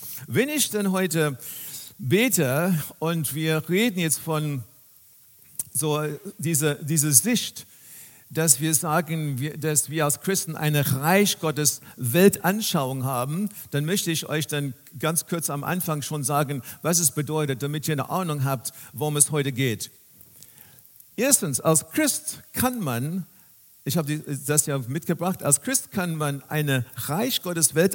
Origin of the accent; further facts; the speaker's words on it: South Africa; Ich bin in Südafrika aufgewachsen